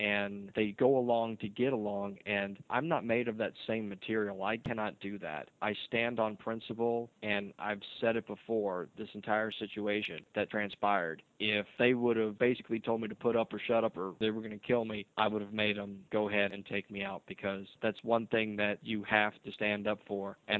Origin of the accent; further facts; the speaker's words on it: Gulfport, Mississippi, United States; I'm from Gulfport, Mississippi.